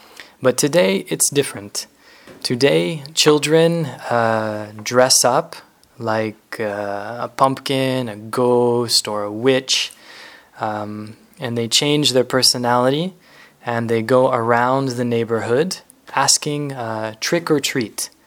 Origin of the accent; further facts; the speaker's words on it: North Carolina, United States; I'm from the United States. I'm from North Carolina.